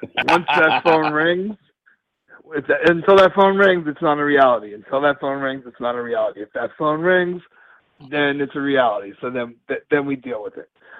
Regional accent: New York, United States; And like, I'm like, I'm from New York.

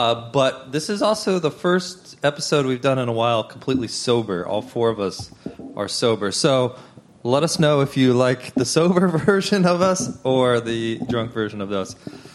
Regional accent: United States; I'm American.

